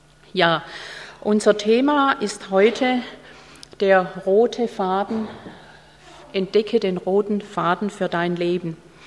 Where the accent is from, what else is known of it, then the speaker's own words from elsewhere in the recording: Stuttgart, Baden-Württemberg, Germany; Ich komme ja aus Stuttgart